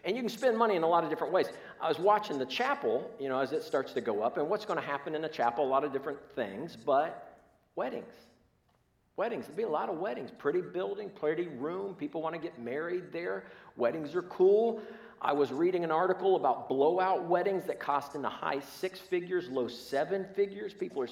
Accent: Columbus, Ohio, United States; I grew up in Columbus. I am a Buckeye fan.

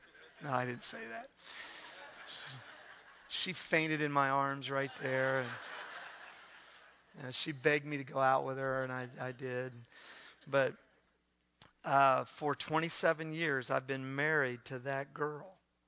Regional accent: Newark, Ohio, United States; Now, where I grew up in Newark, Ohio, is a town of about 50,000, the area around there. So it's not large, it's not totally small.

